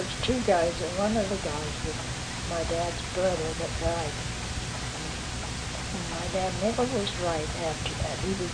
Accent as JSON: {"language": "English", "region": "Utah", "country": "United States", "tie": "born there", "said": "this town where I was born in Utah is no longer in the city."}